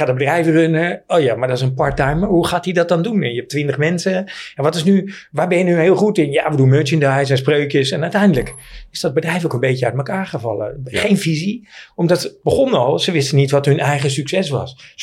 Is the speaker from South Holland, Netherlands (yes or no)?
no; Hilversum, North Holland, Netherlands; born there; Kijk, ik ben geboren in Hilversum.